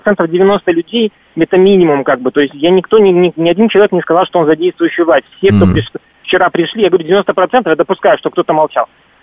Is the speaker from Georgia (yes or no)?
no; Belarus; moved away as an adult; now in Moscow, Russia; я просто белорус, но 8 лет уже живу в Москве.